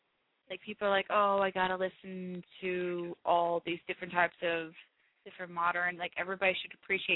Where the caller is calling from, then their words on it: Bath, Pennsylvania, United States; No, I'm not in New York. I'm still in Pennsylvania.